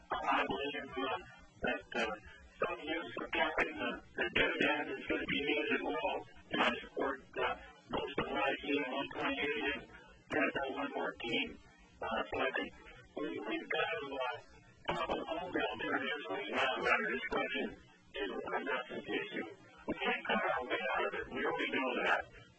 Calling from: Alaska, United States; I'm calling it from Alaska, Alaska.

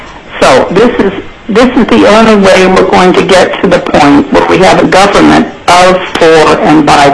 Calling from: Juneau, Alaska, United States; I'm calling in from Juneau, and today I'm representing the League of Women Voters of Alaska.

